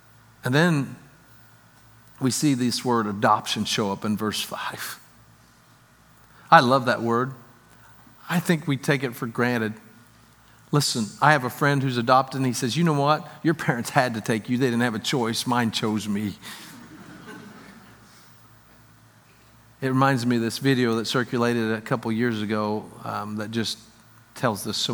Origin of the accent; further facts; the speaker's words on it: French Lick, Indiana, United States; I'm from French Lick, Indiana. Did you know that? I'm from French Lick. There's more than one hick from French Lick that made it out.